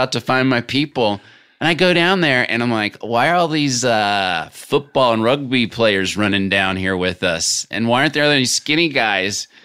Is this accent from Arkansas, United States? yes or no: yes; Little Rock, Arkansas, United States; Because growing up in Little Rock, I think if you had asked 12-year-old … – like, how do you become an actor?